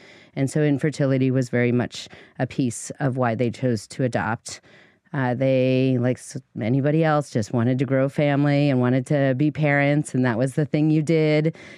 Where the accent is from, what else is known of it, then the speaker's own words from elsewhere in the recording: East Coast, United States; So I grew up on the East Coast after I was adopted.